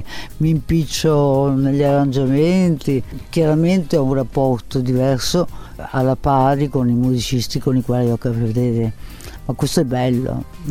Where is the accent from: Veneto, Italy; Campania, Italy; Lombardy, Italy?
Veneto, Italy; Venice; sono veneziana e quindi è una forza in più.